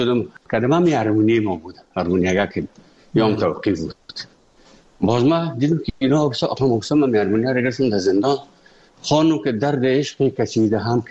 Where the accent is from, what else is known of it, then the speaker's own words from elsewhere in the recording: Afghanistan; also born or lived in Moscow; از افغانستان برآمدیم آمدیم سه مسکو 4 سال مسکو به بسیار سختی وردم